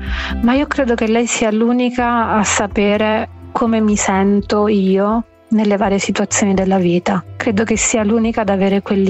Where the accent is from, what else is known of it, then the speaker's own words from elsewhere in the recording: Potenza, Basilicata, Italy; siamo entrambe nate e cresciute a Potenza